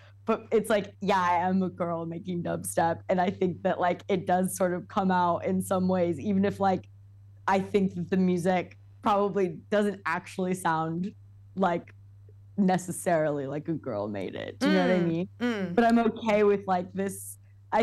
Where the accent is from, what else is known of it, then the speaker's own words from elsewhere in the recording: California, United States; I'm from California